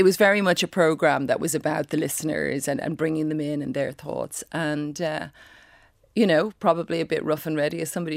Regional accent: Dublin, Leinster, Ireland; My mother is from Longford. My father was from Leitrim. I grew up in Drumcondra on beautiful Griffith Avenue. Mm-hmm. And, you know, went to local school there, Maryfield, beside me, Marino and Maryfield.

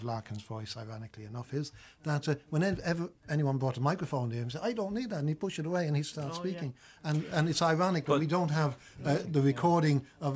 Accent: United Kingdom; And like I grew up in Britain mainly.

